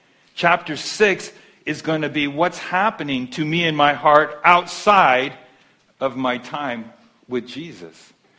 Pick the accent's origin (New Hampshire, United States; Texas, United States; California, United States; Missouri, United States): California, United States; But I grew up in Southern California. My baseball team was the L.A. Dodgers.